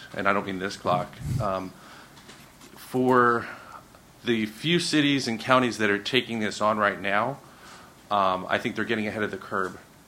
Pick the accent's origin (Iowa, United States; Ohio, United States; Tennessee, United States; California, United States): California, United States; Carmel; I'm from Carmel, California.